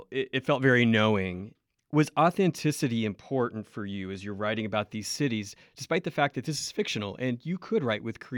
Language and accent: English; Las Vegas, Nevada, United States; You know, you mentioned the sensitivity that we Las Vegans can have when we are misrepresented in the media.